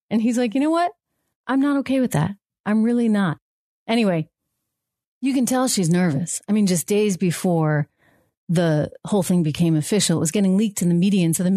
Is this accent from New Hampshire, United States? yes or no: yes; New Hampshire, United States; in my home state of New Hampshire